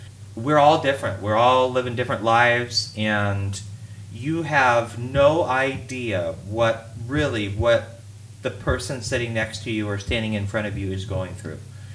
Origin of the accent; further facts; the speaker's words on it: Portland, United States; also born or lived in Washington, D.C.; So I'm born and raised in Portland. I'm born in Portland, grew up in Portland, and my big move when I was just out of college, I moved to Washington, D.C. for work.